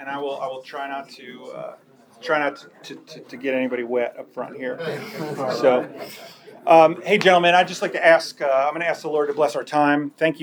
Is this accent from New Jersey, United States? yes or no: yes; Union, New Jersey, United States; I grew up in Union, New Jersey.